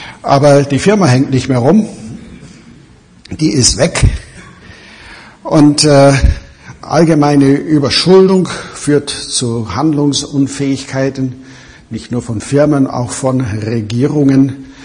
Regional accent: United States; Als Amerikaner habe ich ein wenig geschmunzelt, als endlich der Barack Obama eintraf.

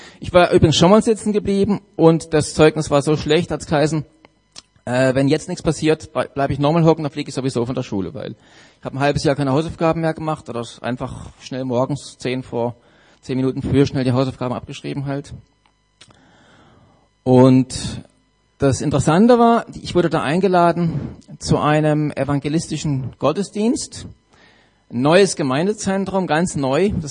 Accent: Lörrach, Baden-Württemberg, Germany; bin 41 Jahre alt. Ich komme aus Lörrach.

